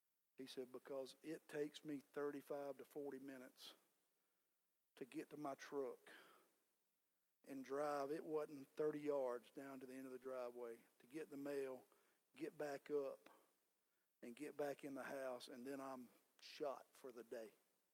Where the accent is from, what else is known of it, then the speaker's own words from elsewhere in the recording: Georgia, United States; I'm from Southwest Georgia.